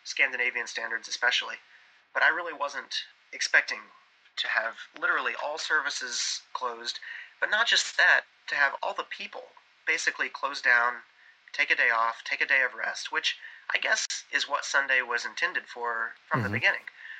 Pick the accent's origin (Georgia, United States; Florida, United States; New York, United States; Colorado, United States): Florida, United States; Remember, I'm from Florida where I scuba dive with no wetsuit on.